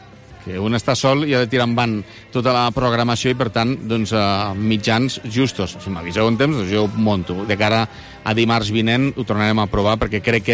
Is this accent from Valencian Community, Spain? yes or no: no; Lleida, Catalonia, Spain; per parlar de Lleida, i ho fem des de Lleida, i som de Lleida.